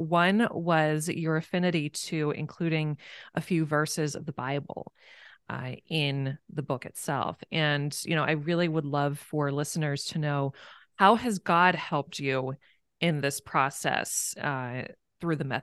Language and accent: English; Maryland, United States; I grew up in Maryland, right? So boating and sailing and maritime history has always been a part of my life.